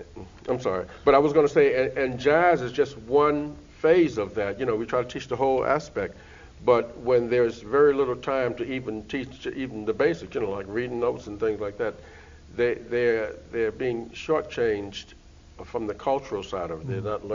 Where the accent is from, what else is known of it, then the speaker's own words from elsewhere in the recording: New Orleans, Louisiana, United States; now in Boston, United States; But like when I grew up in New Orleans, we had music. Every high school had at least a marching band, a jazz band, and a concert band